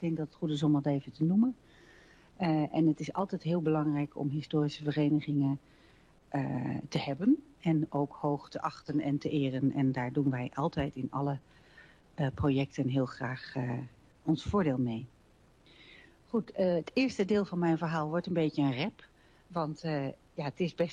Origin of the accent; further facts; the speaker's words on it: Midlaren, Drenthe, Netherlands; ben ik geboren en getogen in Midlaren